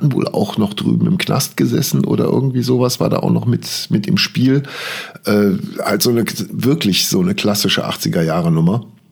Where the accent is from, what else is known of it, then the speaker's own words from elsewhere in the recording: West Germany, Germany; Ich bin selber komplett im Westen aufgewachsen